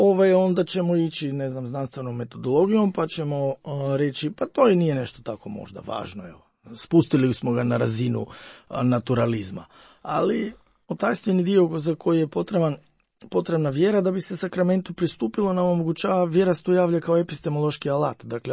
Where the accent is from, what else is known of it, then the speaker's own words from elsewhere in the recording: Prilep, North Macedonia; ja sam iz Prilepa, to je središnje prema zapadu u Makedoniji, znači kad gledate od Skopija prema jugu, to je jugozapadno, negde središnje prema jugozapadu